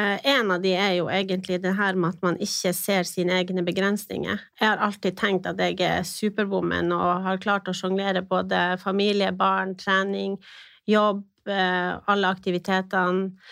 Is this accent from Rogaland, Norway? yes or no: no; Finnsnes, Troms, Norway; now in Tromsø, Norway; jeg født og oppvokst på Finnsnes, bor nå i Tromsø, har dessverre blitt 33 år